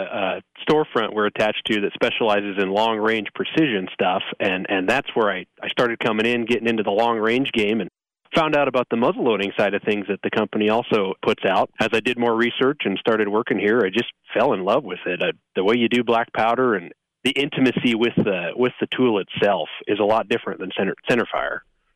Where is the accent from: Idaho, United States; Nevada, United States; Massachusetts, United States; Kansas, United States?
Idaho, United States; No, I'm from Idaho originally and have kind of found my way out here to the beautiful northeast corner of Oregon where we're located and settled here.